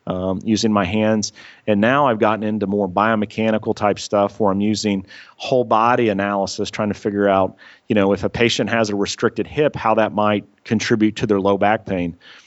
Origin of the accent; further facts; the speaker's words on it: Tulsa, Oklahoma, United States; I'm originally from Tulsa, Oklahoma. My family was all back here.